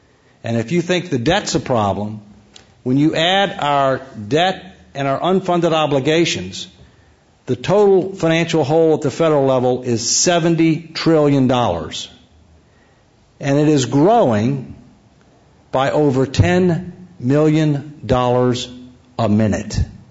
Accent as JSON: {"language": "English", "town": "Jefferson County", "region": "Alabama", "country": "United States", "tie": "born there", "said": "Jefferson County, which is in Alabama, and I was born in Jefferson County, Alabama"}